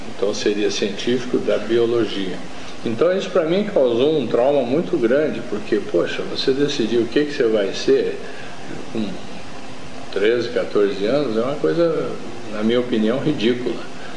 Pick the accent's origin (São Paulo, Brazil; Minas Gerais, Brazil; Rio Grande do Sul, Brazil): Minas Gerais, Brazil; Dizem meus pais que quando eu era criança lá em Minas